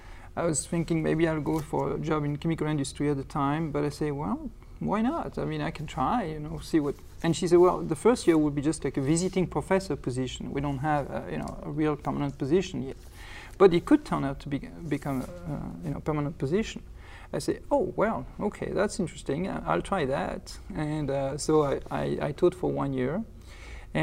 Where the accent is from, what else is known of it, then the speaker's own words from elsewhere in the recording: Gien, Centre-Val de Loire, France; also born or lived in Dinan / Saint-Nazaire; Well, I was born in Dinan, and then we moved to a city called Gien.